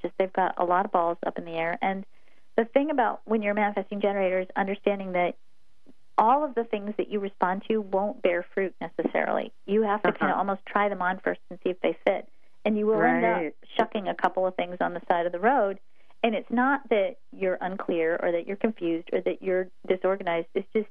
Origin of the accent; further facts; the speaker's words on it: Texas, United States; I'm a Texan